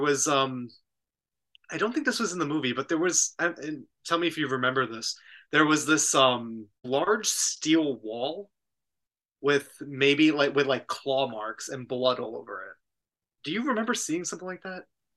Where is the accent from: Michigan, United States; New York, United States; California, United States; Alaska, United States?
New York, United States; I'm a New Yorker, so like I'm always like very like cautious when I see a nice person.